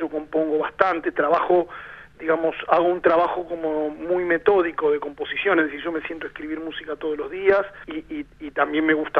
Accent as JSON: {"language": "Spanish", "region": "Buenos Aires", "country": "Argentina", "tie": "born there", "said": "nací en Buenos Aires."}